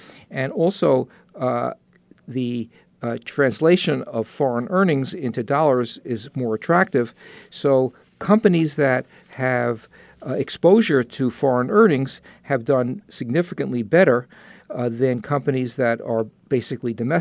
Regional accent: New York, United States; accent: New York; Well, A is a very, for a New Yorker, A is very difficult

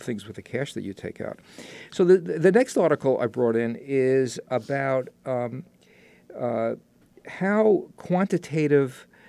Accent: New York, United States; and I've asked her to be here today because, as a New Yorker, I have some struggle pronouncing things.

